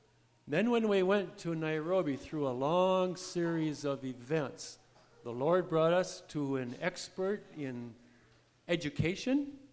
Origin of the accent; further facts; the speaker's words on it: California, United States; also born or lived in Iowa; When we were living in California, that's where I'm from, but I was born in Iowa, we came every other summer.